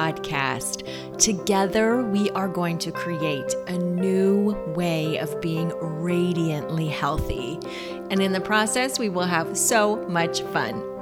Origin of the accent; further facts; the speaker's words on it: Fairbanks, Alaska, United States; We grew up in Fairbanks, Alaska together, and I would say really became friends in high school